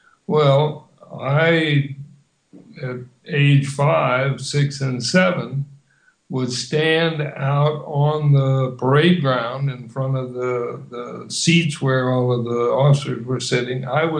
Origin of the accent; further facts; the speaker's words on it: Fort Sill, Oklahoma, United States; born there; also born or lived in Philippines; And my life started started at Fort Sill, Oklahoma, which is where I was born. But 6 months later, I was in the Philippines because Dad was transferred